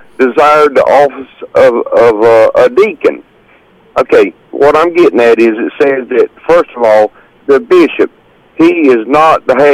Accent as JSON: {"language": "English", "town": "Myrtle Beach", "region": "South Carolina", "country": "United States", "said": "I'm from Myrtle Beach, South Carolina, and I want to come up there and I want to see you."}